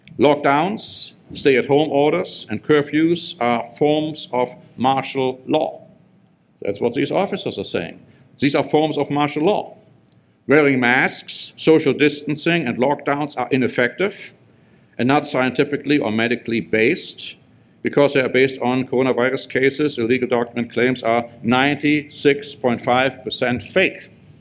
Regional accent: Germany; because I grew up in Germany, as you know.

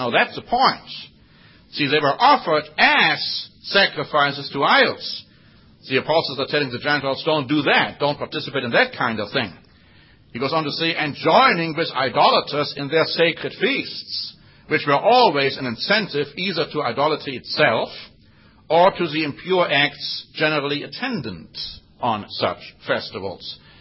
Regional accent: Germany; English is a second language; growing up in Germany, I ate blood sausage. It's a delicacy in Germany, still until this day.

